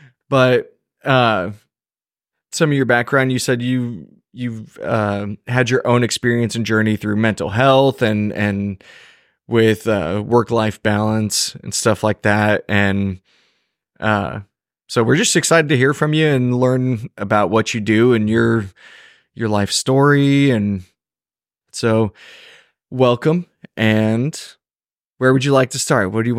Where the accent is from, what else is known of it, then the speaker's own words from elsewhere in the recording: Texas, United States; who is in the wonderful, beautiful state of Texas. Shout out to my home state.